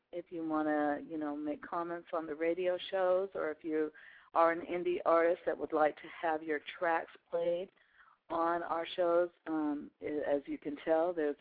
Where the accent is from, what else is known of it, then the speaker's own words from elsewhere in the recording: Pacific Northwest, United States; Just listening to the amazing group duo of … from right here in my hometown, the Pacific Northwest.